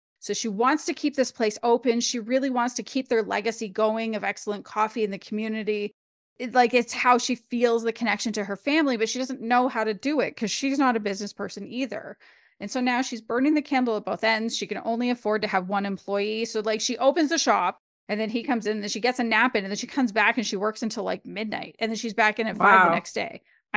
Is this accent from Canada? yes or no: yes; Canada; The other thing as a Canadian that I thought was kind of funny is, her nemesis is not Starbucks.